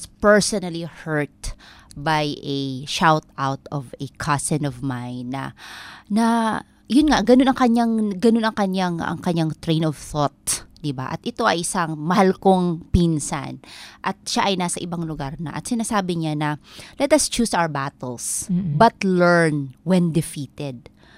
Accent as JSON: {"language": "Tagalog", "region": "Eastern Visayas", "country": "Philippines", "tie": "born or raised there", "said": "Kami ay taga Northern Samar. Mm-hmm. So talaga kami ay lumaki."}